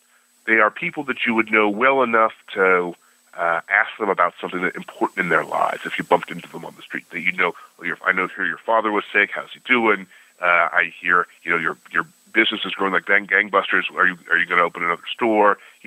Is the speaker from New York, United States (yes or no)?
yes; Buffalo, New York, United States; My family was from Cincinnati. I grew up in Buffalo.